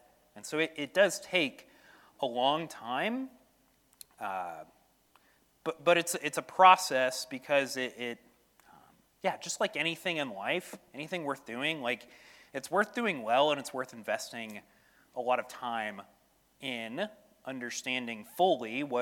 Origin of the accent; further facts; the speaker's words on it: Edmond, Oklahoma, United States; I'm born and raised in Edmond, Oklahoma, on Covell and Bryant.